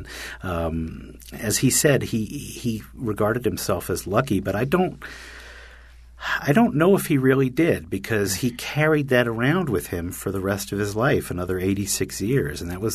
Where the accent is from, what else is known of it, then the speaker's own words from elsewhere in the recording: New York, United States; because I'm a New Yorker. I speak quickly.